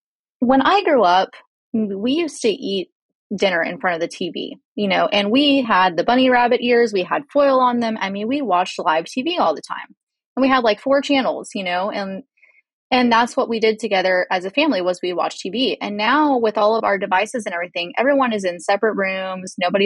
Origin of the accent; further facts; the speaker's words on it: Houston, Texas, United States; You know, I grew up in Houston and I always wanted to be an astronaut when I was younger.